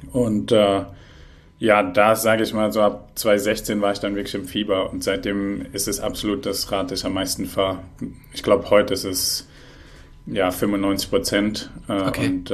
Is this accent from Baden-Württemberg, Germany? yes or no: yes; Baden-Württemberg, Germany; Aus der Nähe von Heidelberg.